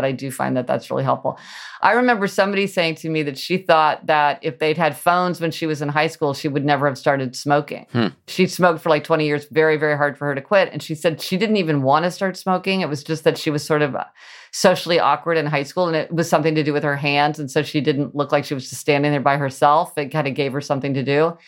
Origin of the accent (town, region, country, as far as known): Midwest, United States; born or raised there